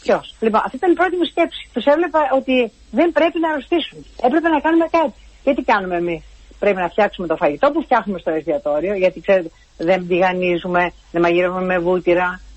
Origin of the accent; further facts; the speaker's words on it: Greece; Καταρχήν είμαι Ελληνίδα. Και σαν Ελληνίδα, ο πατέρας μου με δίδαξε να έχω κουράγιο και φιλότιμο.